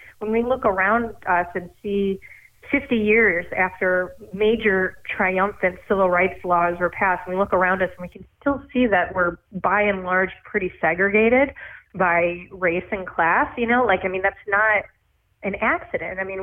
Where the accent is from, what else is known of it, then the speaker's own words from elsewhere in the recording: St. Joseph, Michigan, United States; though I grew up in St. Joe, had a lot of roots in Benton Harbor and grew up in a poor family.